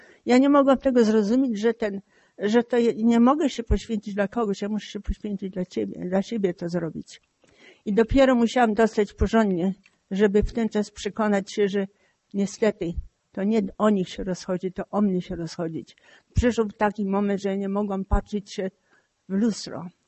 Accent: France; also born or lived in Lviv, Ukraine / Bydgoszcz, Poland; I mając 10 lat, byśmy wymigrowali z Polski. Znaczy wyokupowali z Bydgoszczy pociągiem do Rumunii. Z Rumunii do Francji i we Francji ja się wychowywałam. Z Francji żeśmy przyjechali do Ameryki.

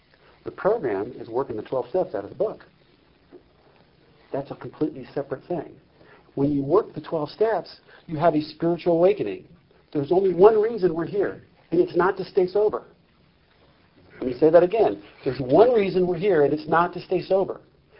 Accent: New Jersey, United States; And I grew up in New Jersey, you know.

